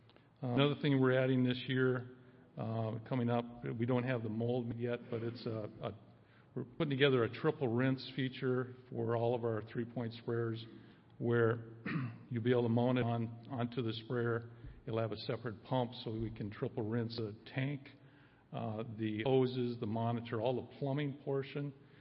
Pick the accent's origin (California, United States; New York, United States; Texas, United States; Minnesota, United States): Minnesota, United States; I'm from Minnesota, you can probably tell maybe